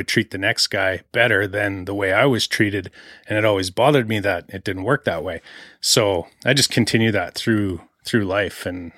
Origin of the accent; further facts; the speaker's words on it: Saskatchewan, Canada; moved away as an adult; also born or lived in Alberta; I moved from Saskatchewan, in the 90s, to Alberta to start working on the oil rigs. I'd only been out of high school for a few years